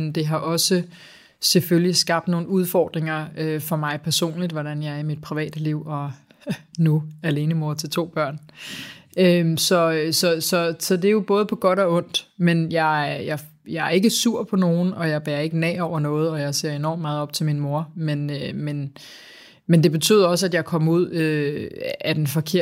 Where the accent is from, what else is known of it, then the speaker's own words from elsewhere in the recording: Greve, Zealand, Denmark; jeg kommer fra Greve